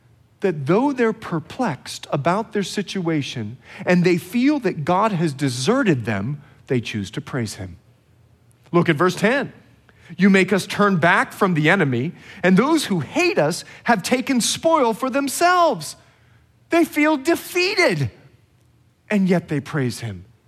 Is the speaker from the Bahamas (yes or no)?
yes; Bahamas; now in California, United States; I'm from the Bahamas. It's 80 degree water